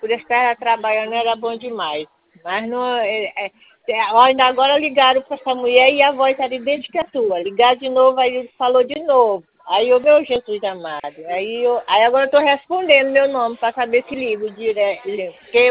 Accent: Imperatriz, Maranhão, Brazil; É, Imperatriz Maranhão.

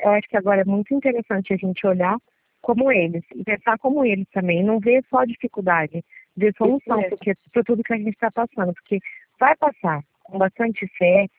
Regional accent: Pirajuí, São Paulo, Brazil; Oi, eu sou de Pirajuí.

